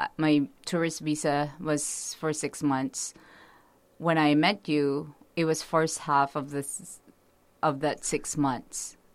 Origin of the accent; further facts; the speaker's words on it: Philippines; Growing up in the Philippines, I'm only used to Filipino food.